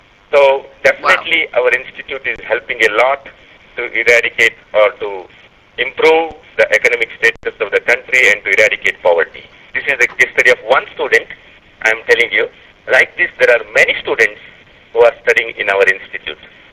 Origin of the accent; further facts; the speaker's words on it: Bangalore, Karnataka, India; So if you come to my native place, I am from Bangalore